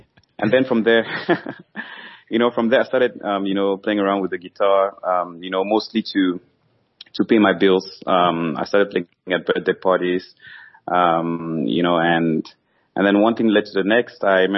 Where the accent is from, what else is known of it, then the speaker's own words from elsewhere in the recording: Cameroon; moved away as an adult; now in South Africa; And I was born in Cameroon. … But I went to school in Cameroon, Central Africa.